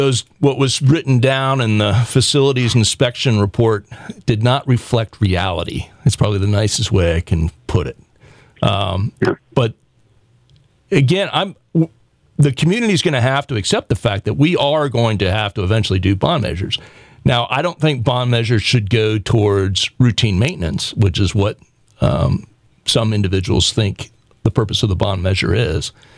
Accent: the South, United States; I grew up in the South. And the high school building that I went to was built in the early 1800s, and it was the pride of the community.

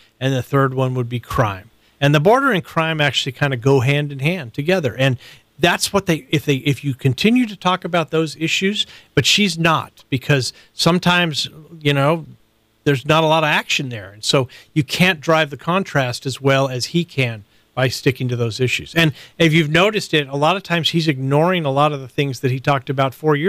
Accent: California, United States; You know, I'm from California

